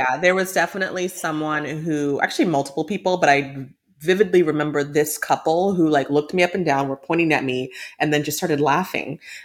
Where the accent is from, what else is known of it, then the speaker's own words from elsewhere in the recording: Texas, United States; We were told to dress warm. We're from Texas.